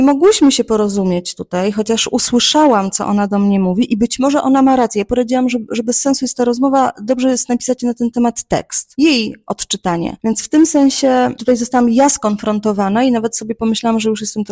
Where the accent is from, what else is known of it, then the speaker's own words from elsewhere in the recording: Warsaw, Masovian Voivodeship, Poland; born there; No ja się urodziłam w Warszawie, mieszkam w Warszawie i publikuję w Warszawie